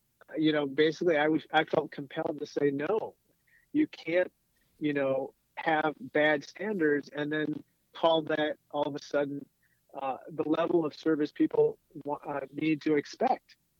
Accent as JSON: {"language": "English", "town": "Peoria", "region": "Illinois", "country": "United States", "tie": "born or raised there", "said": "Actually, I grew up in Peoria, Illinois, and that was thought to be kind of ground zero for the heartland of America."}